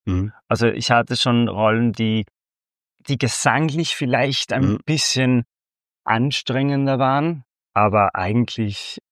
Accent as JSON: {"language": "German", "country": "Venezuela", "second_language": "German", "moved": "yes", "lives_now": "Linz, Austria", "said": "Ich komme aus Venezuela, aber mein Vater wollte unbedingt, dass meine Schwester und ich halt die Welt sehen und woanders studieren. Und dann vor 20 Jahren hat er einen Job in Wien gefunden"}